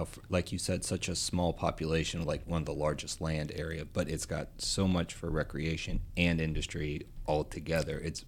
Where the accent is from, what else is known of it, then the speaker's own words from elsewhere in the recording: Louisiana, United States; Well, being from Louisiana, there was Nacogdoches